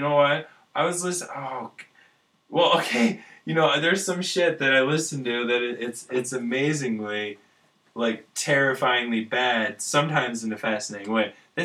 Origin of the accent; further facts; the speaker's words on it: Illinois, United States; Jessica grew up in California, and I grew up in Illinois, and we've lived other places.